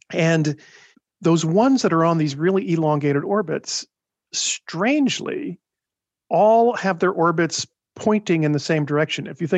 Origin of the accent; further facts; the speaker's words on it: Alabama, United States; I grew up in Northern Alabama, which if people know about Alabama, they might think, that's a weird place.